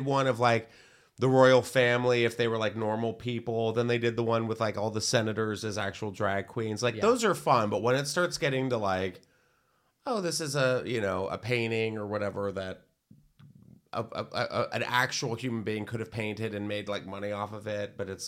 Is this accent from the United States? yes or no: yes; United States; I'm American.